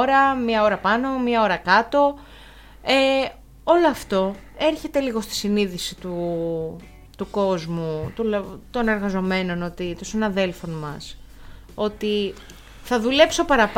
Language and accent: Greek; Thessaly, Greece; η καταγωγή μου να είναι από τη Θεσσαλία